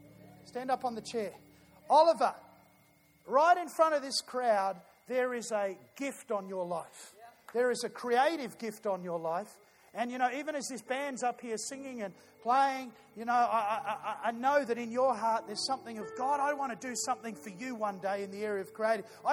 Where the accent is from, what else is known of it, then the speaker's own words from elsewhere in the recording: Melbourne, Victoria, Australia; even though I'm from Melbourne and that team was from Melbourne